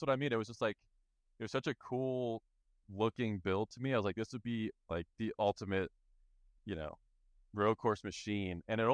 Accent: California, United States; I grew up in Southern California.

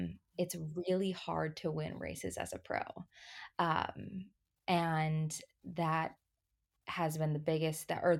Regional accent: Illinois, United States; I grew up in Illinois and am a dual citizen with the U.S. and Jamaica.

